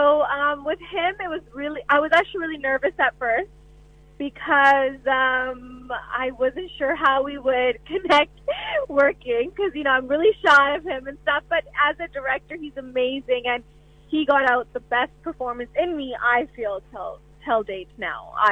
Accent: Canada; our Punjabi culture. If I can go through it, and I'm from Canada

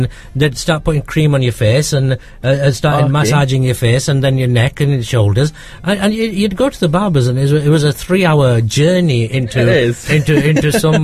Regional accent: Pakistan; born there; So I was born in Pakistan.

